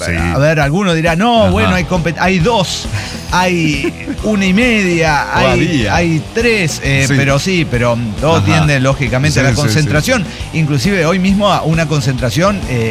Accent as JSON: {"language": "Spanish", "region": "Puebla", "country": "Mexico", "said": "me recordaron algo peculiar que está pasando, al menos en mi pueblo. Estamos aquí en un pueblo de Puebla."}